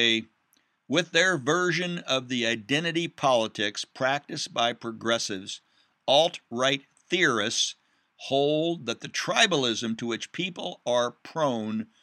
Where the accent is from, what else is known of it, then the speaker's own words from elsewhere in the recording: Midwest, United States; See, I'm from the Midwest. If we think you're crazy, we just say, we think you're crazy.